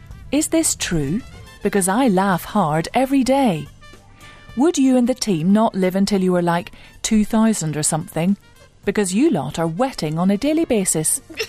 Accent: England, United Kingdom; now in Washington, D.C., United States; Although I am 100% English, so don't be mocking my accent or anything.

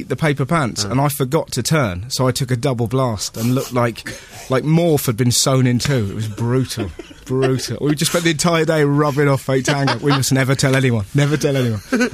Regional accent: Bristol, South West England, United Kingdom; also born or lived in Bath; I was born in Bath, but okay. I consider myself from Bristol.

